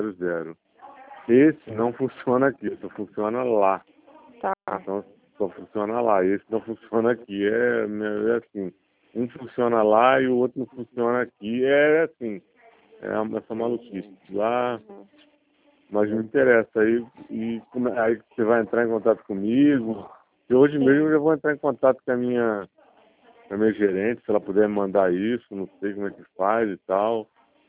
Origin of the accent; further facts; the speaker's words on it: Rio de Janeiro, Brazil; eu sou do interior do estado do Rio.